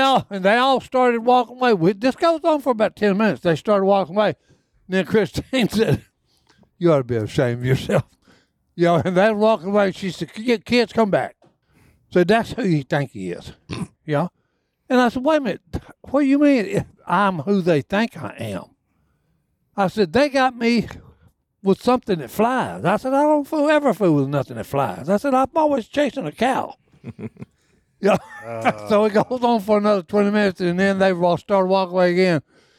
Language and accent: English; Texas, United States; I said, I'm on a show called Let's Catch a Cow. I said, "I'm from Texas."